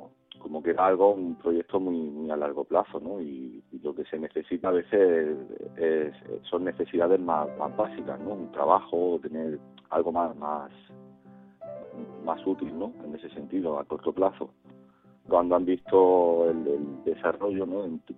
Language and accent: Spanish; Sabadell, Catalonia, Spain; de Sabadell, y actualmente estudio en la Universidad de Barcelona la carrera de Administración y Dirección de Empresa.